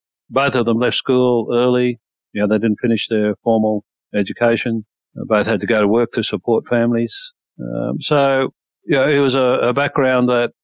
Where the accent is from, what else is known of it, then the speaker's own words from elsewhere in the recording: Warrawong, New South Wales, Australia; also born or lived in Port Kembla; I was born in Wollongong Hospital. Parents lived in Port Kembla for a very short period. Then we moved to Warrawong, which was just another sort of steel city suburb on Lake Illawarra there. Attended Port Kembla infants, primary and high school